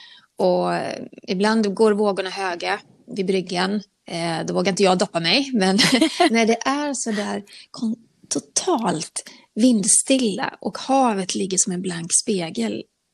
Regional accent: Borås, Västra Götaland County, Sweden; jag är född liksom runt, eller jag är inte född i Borås, men jag är uppvuxen delvis i Borås. Då var det nära till västkusten.

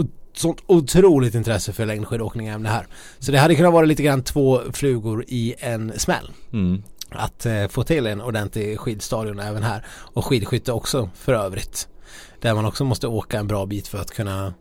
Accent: Ludvika, Dalarna County, Sweden; Och sen åker jag hem till ja, utanför Ludvika där jag kommer ifrån

